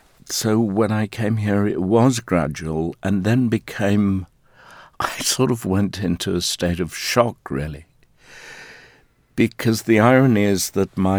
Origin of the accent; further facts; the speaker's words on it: South Africa; I had to come out not only as gay, but as white South African